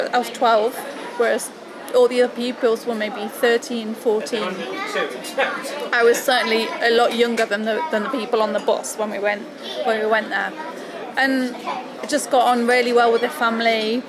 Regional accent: Underwood, East Midlands, United Kingdom; now in Spain; little village called Underwood, which is between Nottingham and Derbyshire. I've got to say that, because I'm not from Nottingham.

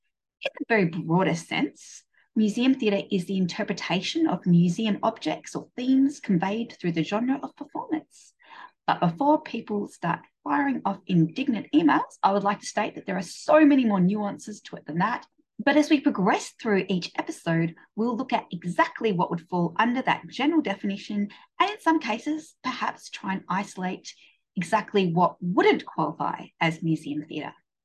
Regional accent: Melbourne, Victoria, Australia; I'm broadcasting from Melbourne, Australia. So if you are joining me from anywhere else in the world, I hope you enjoy listening to some seriously broad vowels.

